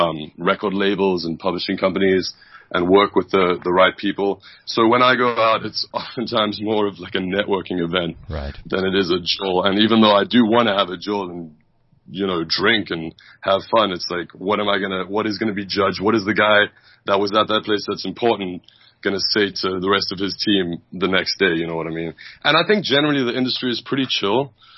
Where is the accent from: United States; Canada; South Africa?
South Africa; I grew up in South Africa.